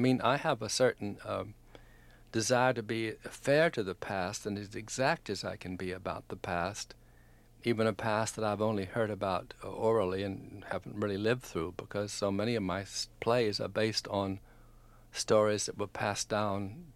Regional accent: the South, United States; I was raised on stories of I'm a Southerner, and my family have been in the area that I was born in for many, many years.

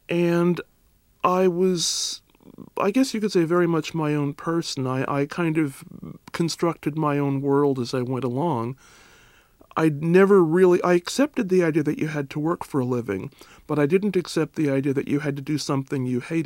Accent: Pasadena, California, United States; Well, I lived there for about a year. Actually, I grew up in Pasadena, California.

